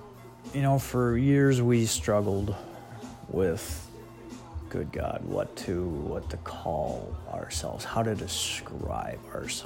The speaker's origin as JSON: {"language": "English", "town": "Fargo", "region": "North Dakota", "country": "United States", "said": "We're from Fargo, North Dakota."}